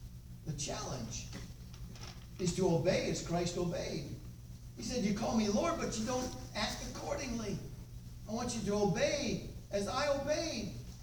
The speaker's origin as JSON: {"language": "English", "town": "Muskegon", "region": "Michigan", "country": "United States", "tie": "born or raised there", "said": "I was raised in Muskegon, Michigan, and at the house where my parents and us lived, the kitchen table was right against a window like this that looked over into the yard."}